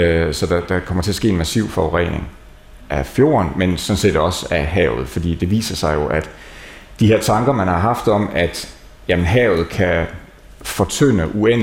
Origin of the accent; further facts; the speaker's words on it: Lemvig, Central Denmark Region, Denmark; der kan man jo faktisk også sige, at vand er udgangspunktet for, at vi på min hjemegn ved Lemvig fik hele det her væksteventyr med giftfabrikken Cheminova